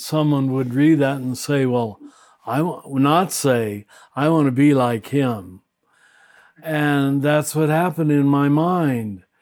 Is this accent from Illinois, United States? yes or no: no; Kansas, United States; born there; Oh, well, I was born in Kansas, boring, flat Kansas.